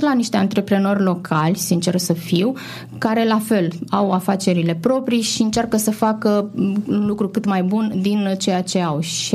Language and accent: Romanian; Mangalia, Constanța County, Romania; inclusiv Mangalia, orașul meu natal